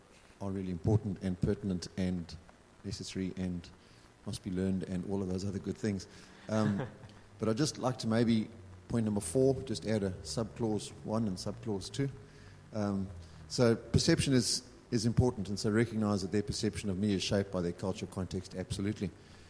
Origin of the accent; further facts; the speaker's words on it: Zimbabwe; people will hear my accent and assume I'm South African, and I'm actually not. I'm Zimbabwean.